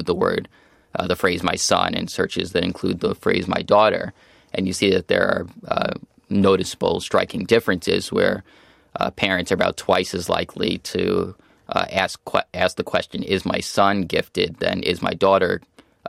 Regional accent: New York, United States; Like, I grew up in the New York area.

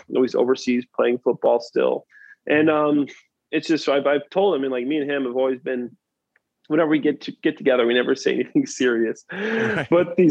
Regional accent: East of England, United Kingdom; Man, I'm from Essex, and that's how we talk to each other.

